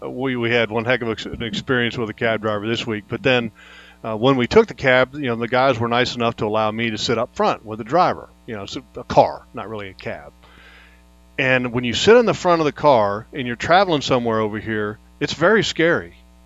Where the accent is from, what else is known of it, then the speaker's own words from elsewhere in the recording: the South, United States; accent: Southern; You know, I wasn't using my Southern accent.